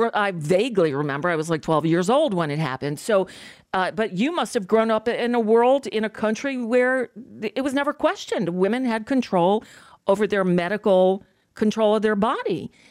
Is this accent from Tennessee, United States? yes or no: no; Florida, United States; I grew up in South Florida, and I went to Hollywood Hills High School